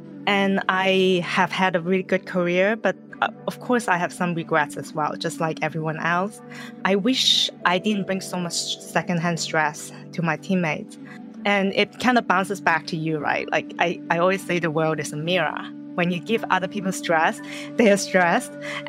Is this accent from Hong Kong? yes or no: yes; Hong Kong; moved away as an adult; So I grew up in Hong Kong, and then later on, you know, I went overseas for school